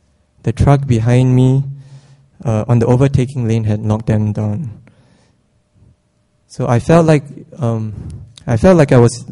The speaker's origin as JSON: {"language": "English", "country": "Singapore", "tie": "born there", "said": "I was born in Singapore to a family of five."}